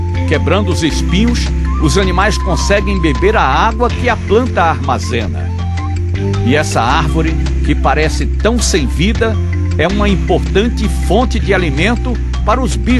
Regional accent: Ceará, Brazil; É que eu sou cearense e ele é de Pernambuco.

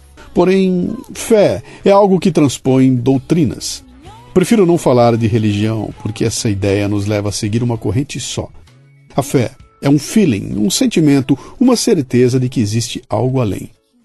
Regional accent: Pirassununga, São Paulo, Brazil; now in São Paulo, Brazil; Pirassununga é minha cidade natal.

